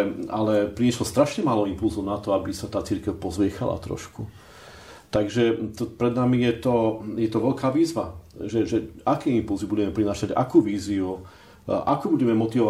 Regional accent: Lazy pod Makytou, Trenčín Region, Slovakia; also born or lived in Revúca; najviac sa viem identifikovať s krajinou môjho detstva, a to sú Lazy pod Makytou, to beriem taký ako svoj rodný kraj, hoci rodák som z Gemera, z Revúcej, ale tam sa rád vraciam ako do krajiny svojho detstva.

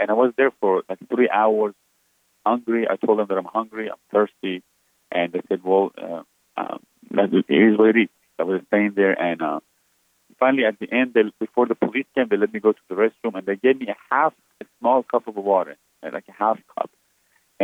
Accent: Iran; moved away; I said, I'm from Iran originally. I was born and raised there.

